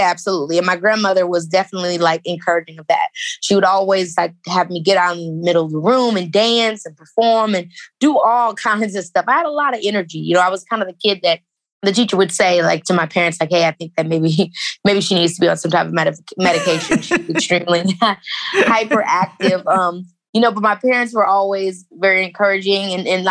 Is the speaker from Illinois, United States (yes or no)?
yes; Robbins, Illinois, United States; And so I was raised in Robbins, which is also where my mother grew up.